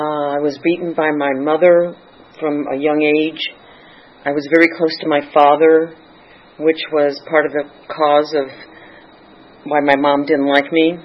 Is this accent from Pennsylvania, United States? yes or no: no; St. Louis, Missouri, United States; born there; I was born in St. Louis